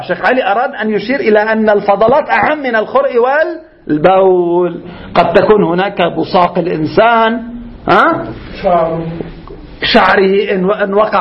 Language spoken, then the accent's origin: Arabic; Lebanon; عندنا في لبنان